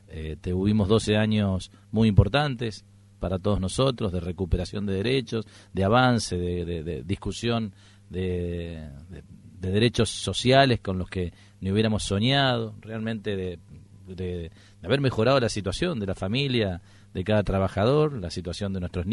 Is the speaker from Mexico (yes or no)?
no; Argentina; Nosotros, como argentinos, somos conscientes